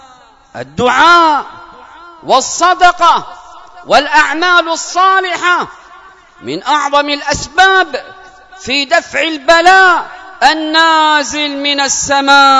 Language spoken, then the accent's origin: Arabic; Yemen; اللهم احفظ بلادنا اليمن